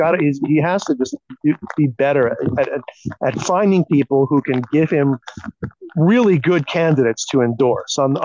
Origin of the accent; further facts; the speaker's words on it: New York, United States; I remember growing up in New York, there used to be a public service announcement about the throwing your garbage out.